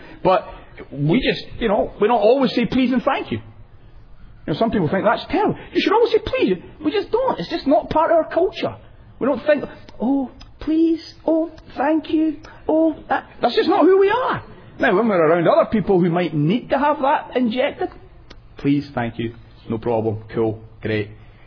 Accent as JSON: {"language": "English", "region": "Scotland", "country": "United Kingdom", "lives_now": "California, United States", "said": "as a Scotsman, particularly coming into California"}